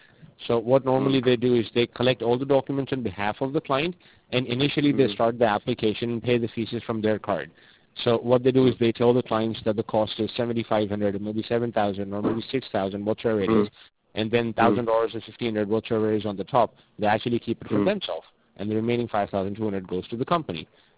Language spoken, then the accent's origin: English; Mexico